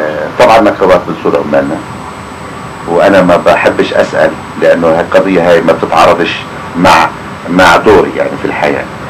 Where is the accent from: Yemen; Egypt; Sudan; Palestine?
Palestine; Ramallah, Ramallah and al-Bireh Governorate; يعني مثلا في عندنا في رام الله ثقل من الخليل